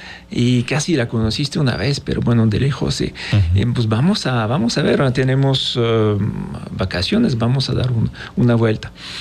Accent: the South, France; Spanish is a second language; En Francia, en el sur, de donde soy yo, sí, es un cerrito

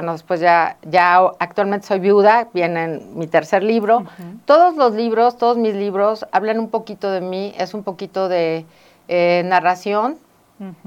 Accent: Mexico City, Mexico; now in Morelos, Mexico; Soy originaria de la Ciudad de México mm-hmm. y tengo en Morelos 15 años mm-hmm. y la verdad, pues ahorita ya soy totalmente morelense. Ya no regreso a la Ciudad de México.

